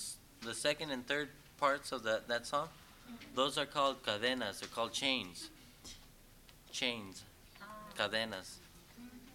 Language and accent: English; San Jose, California, United States; Oh, where do I live? Uh-huh. Oh, I'm from California. I'm from San Jose.